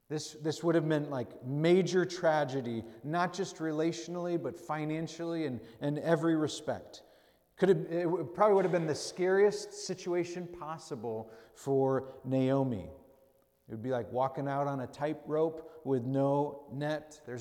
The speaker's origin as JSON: {"language": "English", "region": "Wisconsin", "country": "United States", "said": "But I'm being from Wisconsin. It's nice to hear of Wisconsinites still carrying the tradition of cheese."}